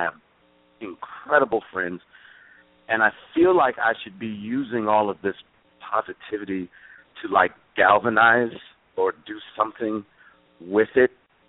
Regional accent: Detroit, Michigan, United States; now in Seattle, United States; Spelled with a C and... Seattle. 313 is Detroit area code, but I'm originally

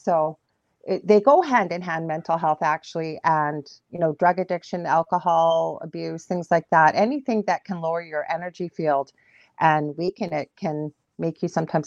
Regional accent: Canada; I'm from Canada.

